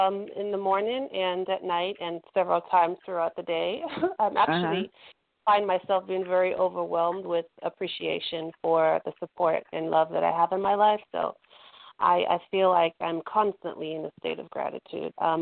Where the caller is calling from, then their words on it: Atlanta, Georgia, United States; calling from Atlanta.